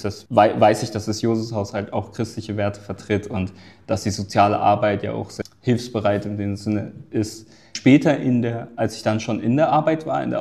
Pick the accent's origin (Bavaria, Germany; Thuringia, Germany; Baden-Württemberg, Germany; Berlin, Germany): Baden-Württemberg, Germany; Eimeldingen; Genau, ich wohne jetzt in Eimelding, in Lörrach geboren und in Eimelding aufgewachsen